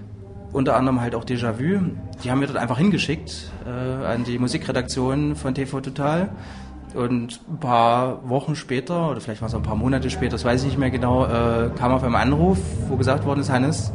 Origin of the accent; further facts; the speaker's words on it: Eisenach, Thuringia, Germany; Das ist meine Heimat. Hier bin ich aufgewachsen.